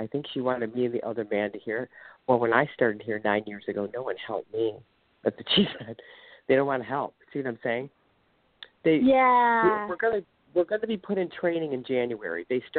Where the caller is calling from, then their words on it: Ohio, United States; I'm calling from Ohio.